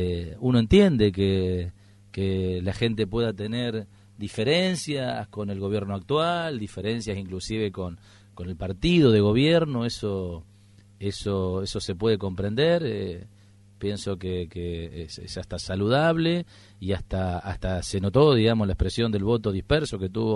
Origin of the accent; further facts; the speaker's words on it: Argentina; Nosotros, como argentinos, somos conscientes